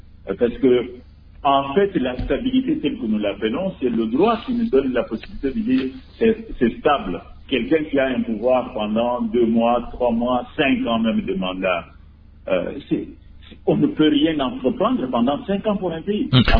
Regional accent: DR Congo; on est congolais

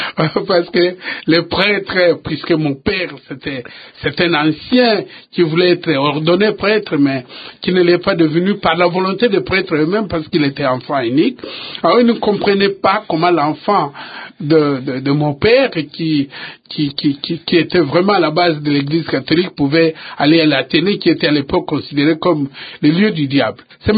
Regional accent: Kikwit, Kwilu, DR Congo; J'ai grandi à Kikwit, je me suis amusé à Lukemi, à Luina, et même dans la rivière Kwilu.

